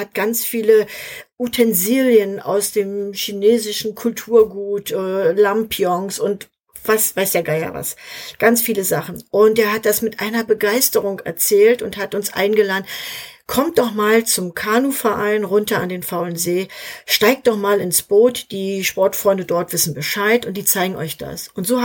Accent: Schwerin, Mecklenburg-Vorpommern, Germany; weil ich in Schwerin, in meiner Heimatstadt, mithelfen sollte

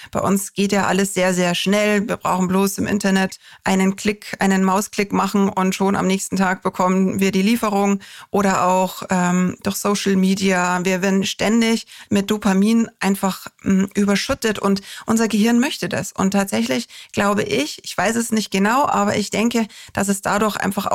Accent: Bavaria, Germany; ich komme aus Bayern

